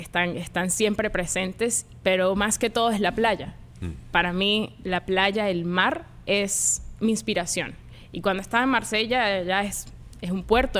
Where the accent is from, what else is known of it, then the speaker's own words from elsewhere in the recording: Punto Fijo, Falcón, Venezuela; Yo soy de Punto Fijo.